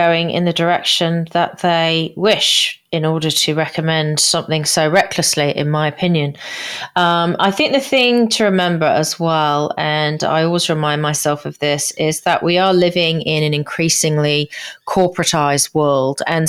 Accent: United Kingdom; now in Australia; I'm not Australian. I'm British who lives in Australia.

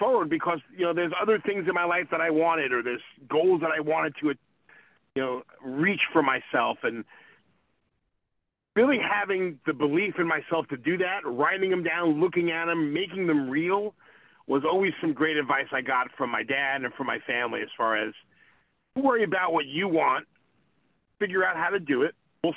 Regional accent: New York, United States; You know, I grew up in New York. It wasn't the popular sport.

